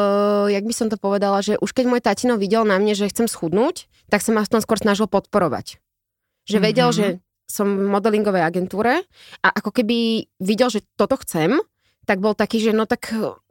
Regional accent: Bratislava, Bratislava Region, Slovakia; ja som z Bratislavy. Mm-hmm. To je každý v šoku, keď poviem, že ja som z Bratislavy, lebo vlastne už skoro nikto nie je z Bratislavy.

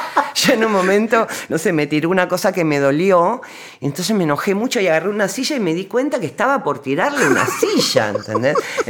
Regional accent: Barrio Norte, Buenos Aires, Argentina; Yo también me crié en Barrio Norte

